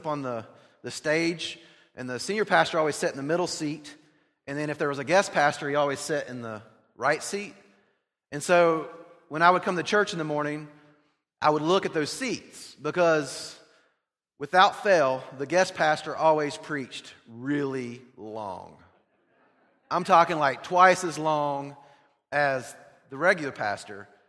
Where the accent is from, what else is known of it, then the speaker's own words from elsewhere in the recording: the South, United States; So I grew up in the South on a farm. They were very common.